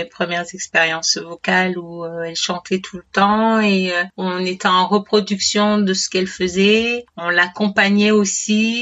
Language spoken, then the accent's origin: French; Martinique, France; je suis originaire de la Martinique.